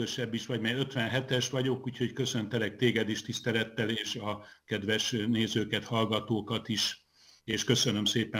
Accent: Budapest, Hungary; born there; én Budapesten születtem, ahogy mondottam, 57-ben, most már 68-at be is töltöttem. Nekem már a szüleim is Budapesten születtek

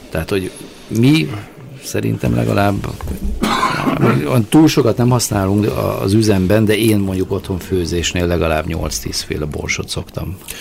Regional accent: Maldon, East of England, United Kingdom; Igen, Angliából származom. Maldon a településnek a neve, ahonnan származik.

